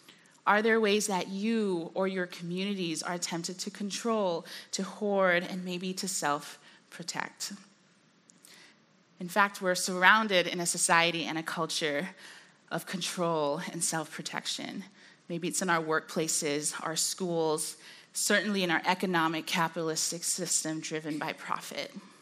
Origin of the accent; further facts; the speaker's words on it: Hong Kong; But one of the dynamics of growing up in Hong Kong was that a lot of my friends were wealthy.